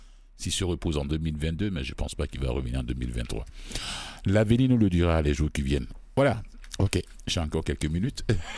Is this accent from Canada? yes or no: yes; Canada; ici chez nous, au Canada